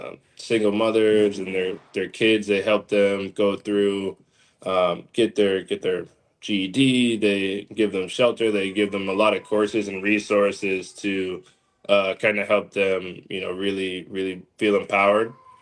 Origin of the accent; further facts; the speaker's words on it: New London, Connecticut, United States; I grew up in New London, Connecticut. Portion of my childhood, I was raised by a single mother.